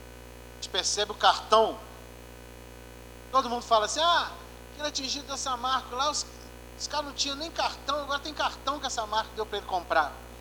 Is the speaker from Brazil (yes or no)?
yes; Minas Gerais, Brazil; Eu sou de Minas Gerais, eu sou mineiro.